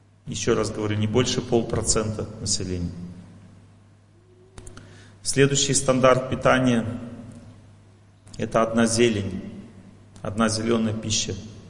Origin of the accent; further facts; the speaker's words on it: Kazakhstan; Мы же казахи. Мы же мясоеды, вы скажете.